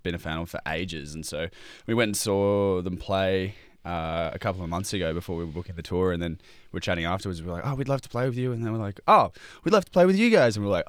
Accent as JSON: {"language": "English", "town": "Newtown", "region": "New South Wales", "country": "Australia", "tie": "born or raised there", "said": "because I grew up in Newtown, born and grew up on the beaches"}